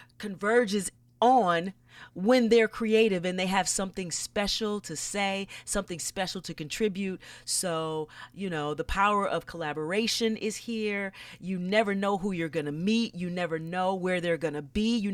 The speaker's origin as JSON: {"language": "English", "town": "Atlanta", "region": "Georgia", "country": "United States", "lives_now": "New York, United States", "said": "I'm from Atlanta originally."}